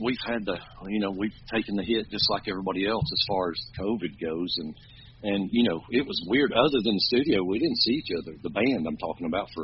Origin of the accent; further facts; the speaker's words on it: North Carolina, United States; We're all from Haywood County, North Carolina, in the Western Mountains here, the Smoky Mountains, and Haywood County's got 4 towns in it.